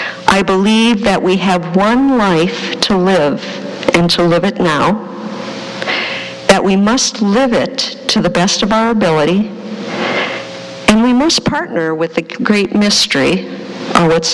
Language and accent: English; Minnesota, United States; Twins baseball, I'm from Minnesota, of course.